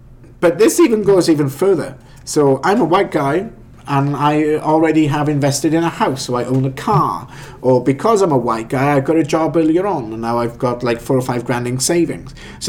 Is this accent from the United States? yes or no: no; United Kingdom; So I am white. I am very male-looking. I am British and charismatic at times.